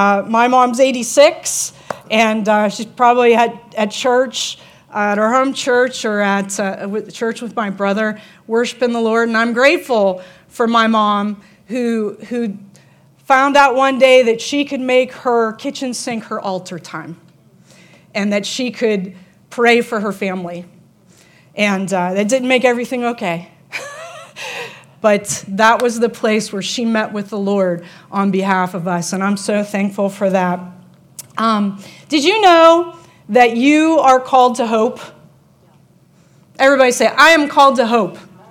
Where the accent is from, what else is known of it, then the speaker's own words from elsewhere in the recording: Youngstown, Ohio, United States; I'm from Youngstown area.